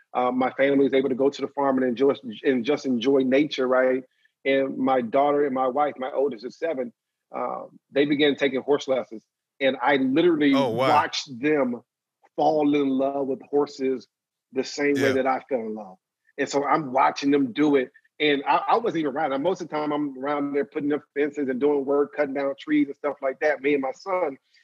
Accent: Maryland, United States; I went back to Maryland with my hometown, and I was hanging out with a friend of mine.

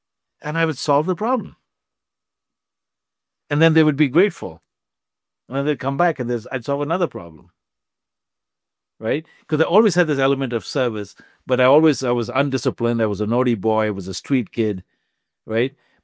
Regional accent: India; I grew up in India, right? The very well-connected family.

